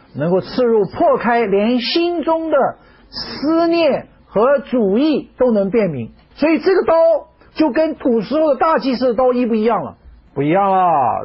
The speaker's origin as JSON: {"language": "Chinese", "region": "Shandong", "country": "China", "said": "我们山东人不这么简单的。"}